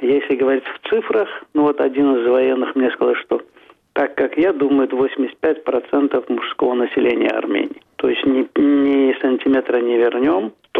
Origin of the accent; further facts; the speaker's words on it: Azerbaijan; Ну, когда говорил, что из Азербайджана, то считали, что это такая неудачная шутка.